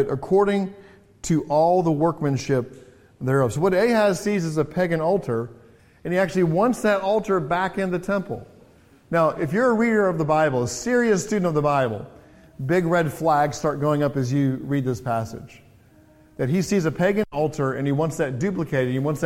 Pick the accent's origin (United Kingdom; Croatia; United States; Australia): United Kingdom; England; growing up in England, I remember my dad getting cornered by a rat